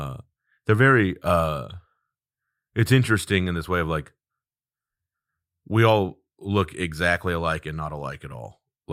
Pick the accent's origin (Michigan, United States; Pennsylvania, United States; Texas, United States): Texas, United States; Fort Worth; moved away; Like broad strokes, I'm from Fort Worth, Texas, South Side. But I haven't lived there in 20 years, so I guess I'm like from all over a little bit.